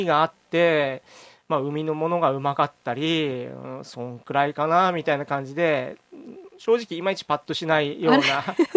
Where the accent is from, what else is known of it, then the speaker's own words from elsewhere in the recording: Minamisoma, Fukushima, Japan; はい、はい、そうです。